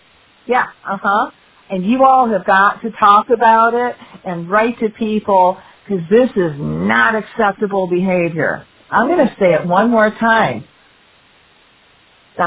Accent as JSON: {"language": "English", "town": "Flint", "region": "Michigan", "country": "United States", "tie": "born or raised there", "said": "and then we have my home state of Flint, Michigan"}